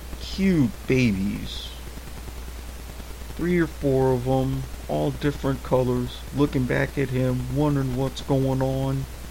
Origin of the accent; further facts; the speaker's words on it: United States; Not just as a Twitter user since 2010, but as an American.